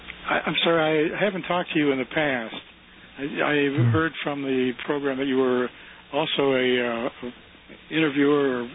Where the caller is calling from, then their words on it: Golden, Colorado, United States; I'm calling from Golden, Colorado right now.